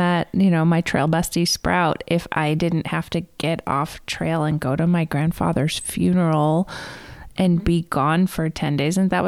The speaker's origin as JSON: {"language": "English", "region": "New York", "country": "United States", "said": "And I was like, Ithaca, we're from New York."}